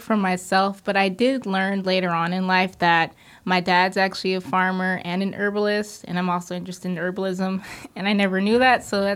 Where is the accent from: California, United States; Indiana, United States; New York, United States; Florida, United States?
New York, United States; Staten Island; it's definitely different than what I grew up with in Staten Island, in the city.